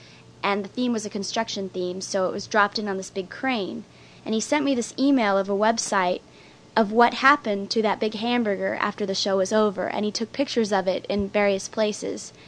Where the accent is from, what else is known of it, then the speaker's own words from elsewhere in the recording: Kansas City, Missouri, United States; I grew up in Kansas City. I grew up in a fairly metropolitan part of the city and lived there till I was about 10 years old.